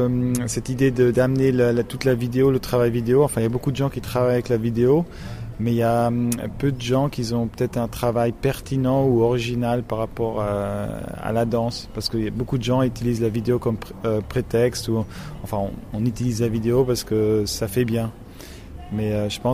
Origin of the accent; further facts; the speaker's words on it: German-speaking Switzerland, Switzerland; French is a second language; Moi, personnellement, je suis suisse. Enfin, je viens Suisse-Allemagne. Enfin, je parle 2 langues, suisse, le français et l'allemand.